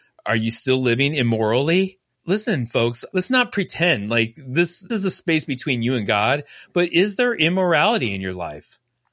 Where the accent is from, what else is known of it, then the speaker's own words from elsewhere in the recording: United States; Like, as an American, greed is all around us.